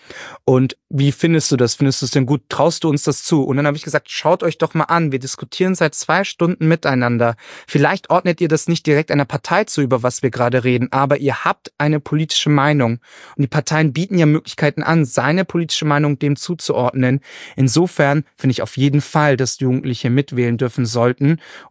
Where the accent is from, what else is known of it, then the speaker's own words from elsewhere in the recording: Nuremberg, Bavaria, Germany; hier in der Südstadt, wo ich herkomme